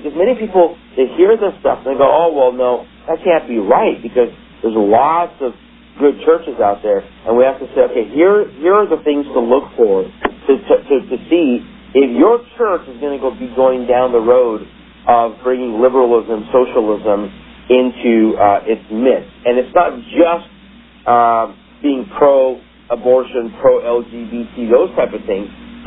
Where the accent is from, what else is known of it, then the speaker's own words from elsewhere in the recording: Iran; growing up in Iran, being born in Iran